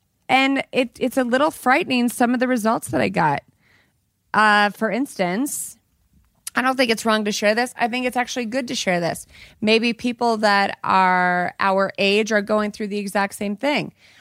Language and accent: English; Colorado, United States; In my home state. In my home state where I'm from.